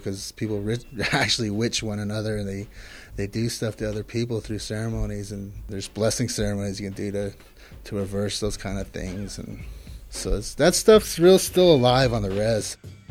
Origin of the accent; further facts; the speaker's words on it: Navajo Nation, United States; I grew up on the Navajo Nation. I'm a member of the Dené Nation. My parents are both Navajo. Pretty much full-blooded Navajo myself.